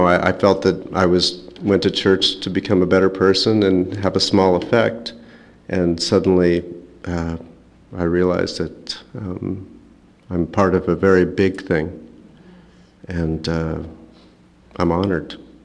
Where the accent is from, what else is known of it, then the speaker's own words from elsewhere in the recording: Beverly Hills, California, United States; I was raised Jewish in Beverly Hills, and not even raised Jewish, really no religion.